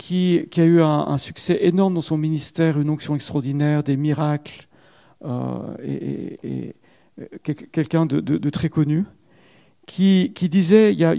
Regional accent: Marseille, Provence-Alpes-Côte d'Azur, France; C'est parce que je viens de Marseille.

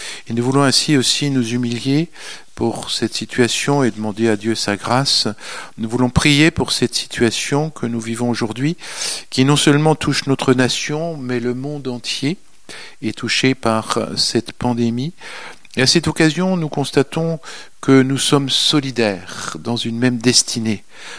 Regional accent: France; De la même manière qu'aujourd'hui, chez nous en France, c'est la déesse raison à laquelle la France a été consacrée

